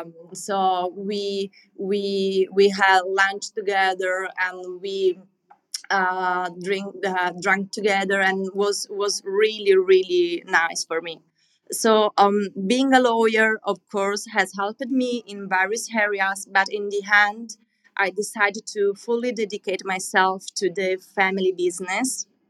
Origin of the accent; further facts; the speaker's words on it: Marsala, Sicily, Italy; English is a second language; So, yeah, we are from Marsala there.